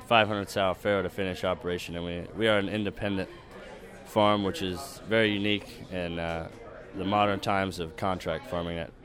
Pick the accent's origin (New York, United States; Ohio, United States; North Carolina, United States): Ohio, United States; Versailles; Well, I come from Versailles, Ohio, which is in western Ohio